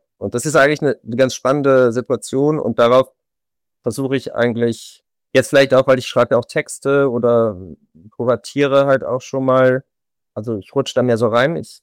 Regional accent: Monschau, North Rhine-Westphalia, Germany; ich habe es als Kind, ich komme ja aus Monschau, da gab es sehr viel Blasmusik.

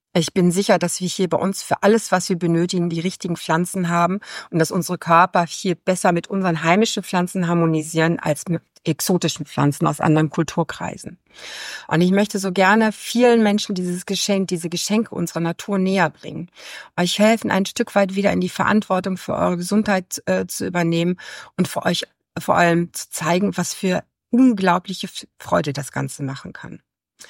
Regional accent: Baden-Württemberg, Germany; now in Westerwinkel, Germany; Ja, also ich werde diesen Sommer 60 Jahre alt. Ich bin in Heidelberg geboren und in den Wäldern von Odenwald groß geworden.

